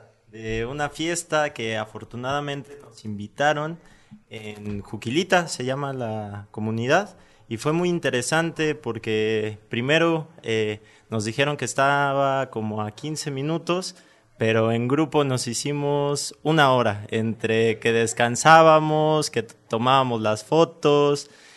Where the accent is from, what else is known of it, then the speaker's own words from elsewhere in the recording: Mexico City, Mexico; vengo de la Ciudad de México.